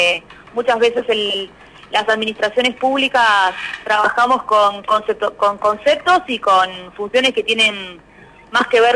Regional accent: Bahía Blanca, Buenos Aires Province, Argentina; born there; now in Paraná, Argentina; soy nacida en Bahía Blanca, pero hace muchos años que vivo en la ciudad de Paraná.

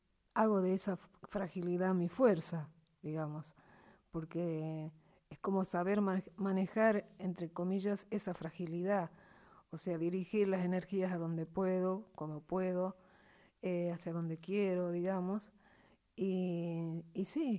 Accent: Salta, Argentina

